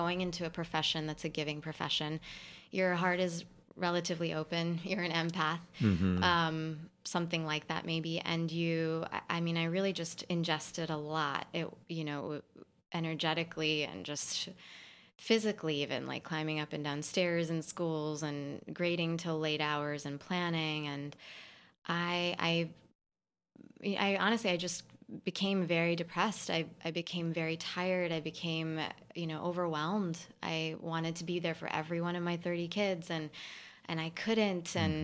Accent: Florida, United States; Yes, on the Tampa Bay side, which was, it was a beautiful upbringing, but being between being an American and being Indian was a little bit challenging.

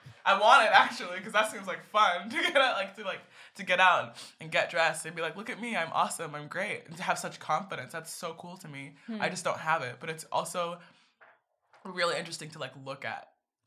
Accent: United States; And I hear that so many times growing up in America, like high school especially, like that Black girl

